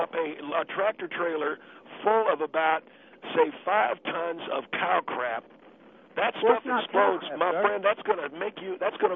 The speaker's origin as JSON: {"language": "English", "region": "Texas", "country": "United States", "tie": "born or raised there", "said": "Growing up in Texas, you know as well as I do some of the things we used"}